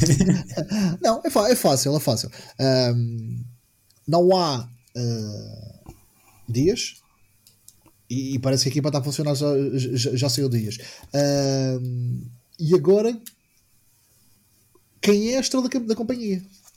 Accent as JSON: {"language": "Portuguese", "country": "Portugal", "said": "E acho que é... Opa, e como adepto de futebol e como português, acho que é fantástico."}